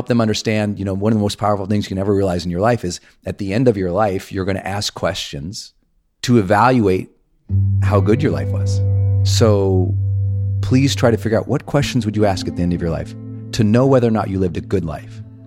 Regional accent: Montana, United States; but I'm from Montana.

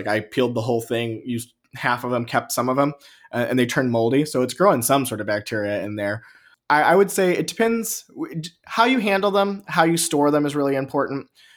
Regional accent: Midwest, United States; I grew up in the Midwest and my mom's from the South.

